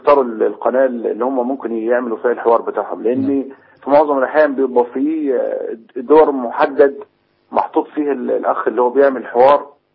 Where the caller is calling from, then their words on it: Asyut, Asyut Governorate, Egypt; انا بكلم حضرتك من اسيوط، احنا عندنا الاوضاع هنا كويسه ومفيش مشاكل